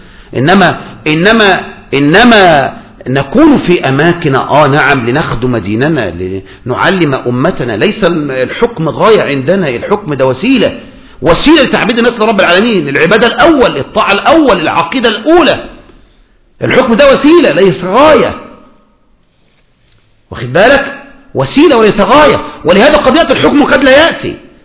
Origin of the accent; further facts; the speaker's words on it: Egypt; بقى احنا معاصرون مصريون